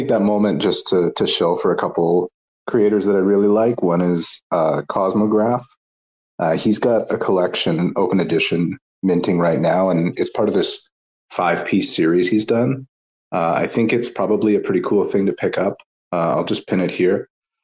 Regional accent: Canada; I'm Canadian

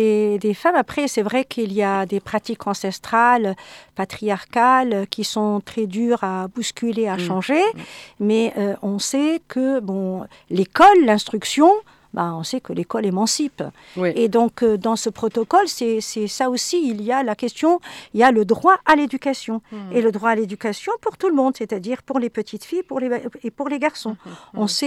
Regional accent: France; même chez nous, en France

